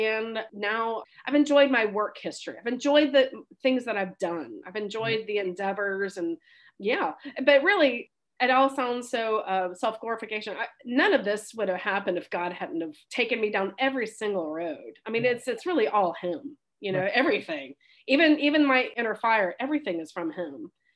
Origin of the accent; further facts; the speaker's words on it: the South, United States; So I grew up in the South and went on mission trips growing up